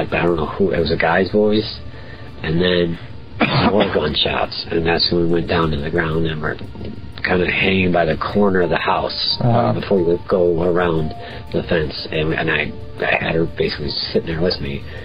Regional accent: Chicago, Illinois, United States; I mean, I'm from Chicago, from the city, so I could tell.

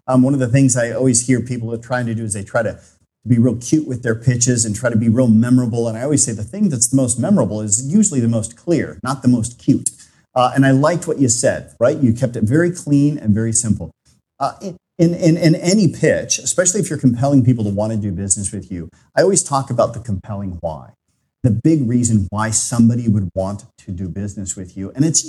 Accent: United States; I would say lovely to see you, but as an American, the word lovely just sounds weird without the accent

